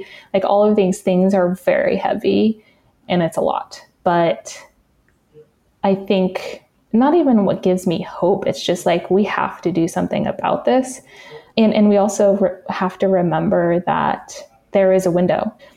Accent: Arizona, United States; now in Oakland, United States; I am originally from northern Arizona. I grew up on the Navajo reservation near an area called Big Mountain, where my family still lives today.

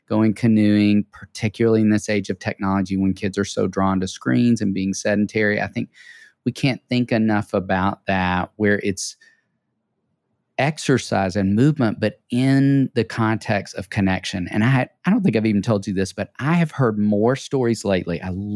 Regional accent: Tennessee, United States; We are both from Tennessee.

